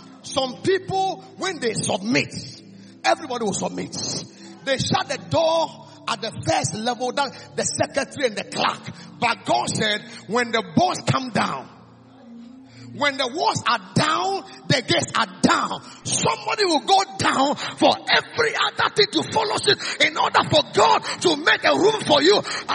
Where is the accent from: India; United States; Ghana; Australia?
Ghana; accent: Ghanaian; Don't mind my accent as Ghanaian.